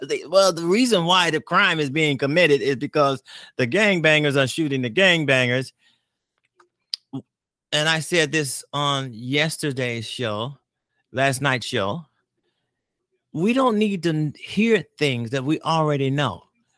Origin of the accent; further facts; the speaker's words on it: Chicago, Illinois, United States; I focus on Chicago because I'm from Chicago and I actually broadcast and live here.